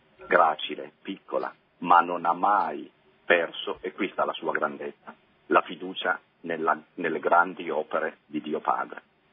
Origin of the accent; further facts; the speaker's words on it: Fossano, Piedmont, Italy; quando ero a Fossano, la mia terra d'origine, ero parroco